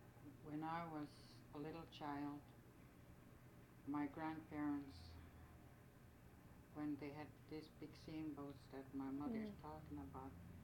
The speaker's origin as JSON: {"language": "English", "town": "Angoon", "region": "Alaska", "country": "United States", "tie": "born or raised there", "said": "I grew up in Angoon."}